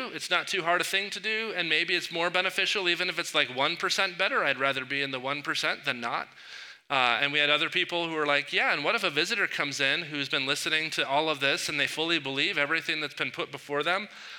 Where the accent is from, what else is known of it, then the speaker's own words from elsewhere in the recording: United States; But as an American, not asserting our rights is almost anti-patriotic, right?